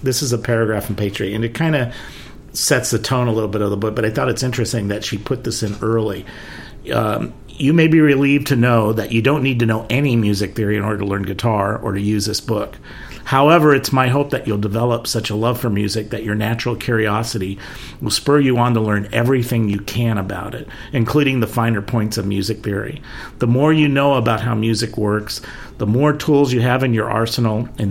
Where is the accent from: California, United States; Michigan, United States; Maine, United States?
California, United States; Whittier; And then also, too, in where I came from, my hometown, Whittier, there were a lot of musicians.